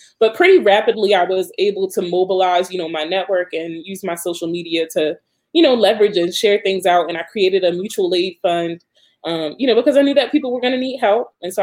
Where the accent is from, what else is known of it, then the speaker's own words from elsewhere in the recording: Baltimore, Maryland, United States; also born or lived in Bronx, New York; I'm from the Bronx, but, you know, I was raised here in Baltimore, Maryland.